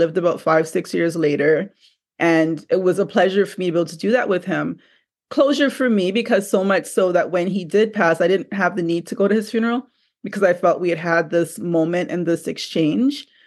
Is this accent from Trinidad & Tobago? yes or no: yes; Trinidad & Tobago; I'm from Trinidad, but our family started off in Montserrat, which is a smaller island in the Caribbean, very volcanic.